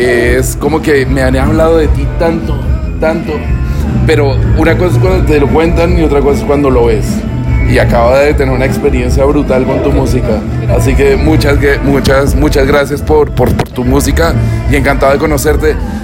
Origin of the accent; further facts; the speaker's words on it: Bogotá, Colombia; now in Madrid, Spain; yo vivo en Madrid, soy bogotano, pero me fui a vivir a España hace 22 años.